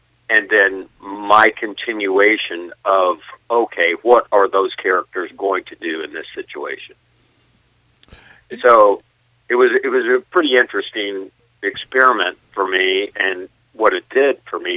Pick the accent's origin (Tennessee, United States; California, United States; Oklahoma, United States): Oklahoma, United States; also born or lived in Texas; I grew up in Oklahoma and Texas. I grew up around these characters.